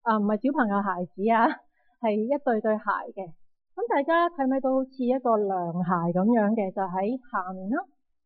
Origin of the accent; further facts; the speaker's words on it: Canada; 好简单，如果我去将我哋加拿大人嘅冰棍球 hockey 嗰个嘅制服一打出嚟